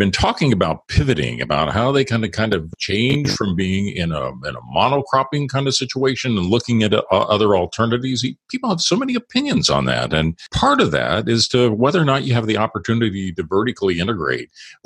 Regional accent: Midwest, United States; I'm from the Midwest too, and both our fathers were farmers.

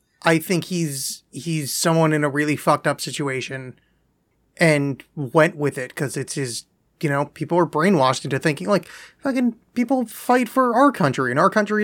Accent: United Kingdom; Oh, sorry, I'm from Britain, snap his fingers.

